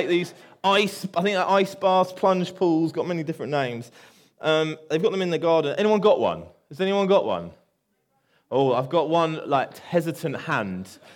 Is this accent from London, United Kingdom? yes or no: no; Chertsey, South East England, United Kingdom; moved away as an adult; now in Chichester, United Kingdom; So I grew up in Chertsey, and then I moved. It's nearly 20 years ago that I moved to Chichester to go to university.